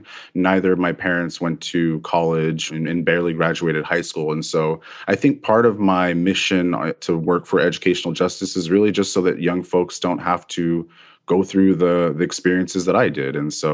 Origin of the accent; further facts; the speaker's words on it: Los Angeles, California, United States; I grew up in Los Angeles and attended public schools there